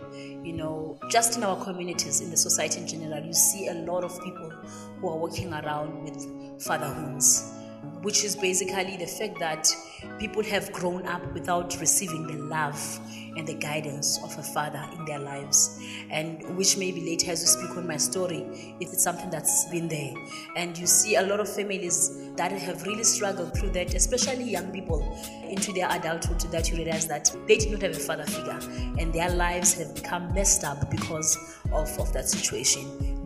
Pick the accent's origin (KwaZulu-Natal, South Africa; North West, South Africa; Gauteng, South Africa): North West, South Africa; Klerksdorp; I come from the Northwest, in Klerksdorp area.